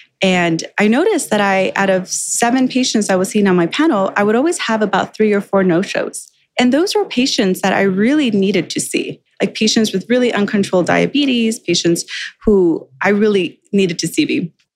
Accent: Los Angeles, California, United States; born there; I was born in Los Angeles. I'm a Latina American.

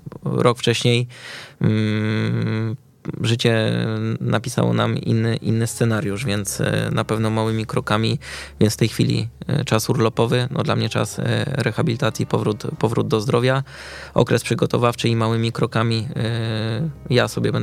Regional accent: Warsaw, Masovian Voivodeship, Poland; Znaczy tak, no, jestem rodowitym warszawiakiem.

